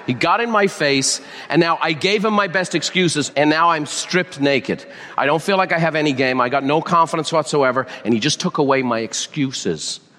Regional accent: Ireland; Now I'm Irish.

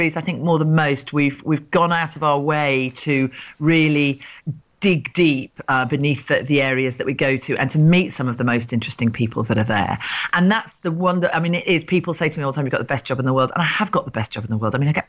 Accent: East Midlands, United Kingdom; now in London, United Kingdom; I grew up in Rutland.

